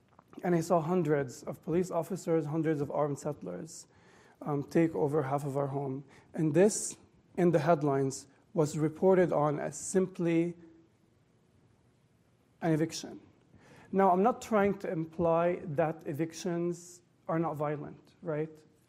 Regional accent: Jerusalem, Jerusalem District, Israel; And even I grew up in Jerusalem. It's about an hour and a half drive, and I talk about Gaza a lot.

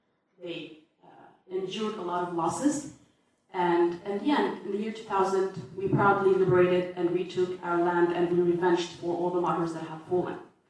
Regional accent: South Governorate, Lebanon; because I'm from South Lebanon and I'm proud of it.

